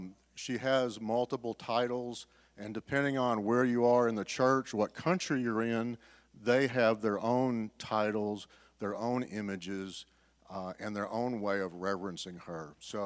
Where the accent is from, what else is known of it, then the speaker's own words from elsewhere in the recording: the South, United States; I grew up in the South where there are fewer Catholics than there are here. Where I grew up, everybody was Baptist.